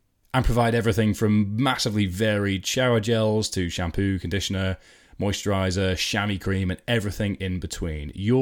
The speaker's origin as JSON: {"language": "English", "town": "Edinburgh", "region": "Scotland", "country": "United Kingdom", "tie": "born or raised there", "said": "So I grew up in Edinburgh. I love it here. I've spent some time away. I'm back. And I'm back for reasons that are close to me."}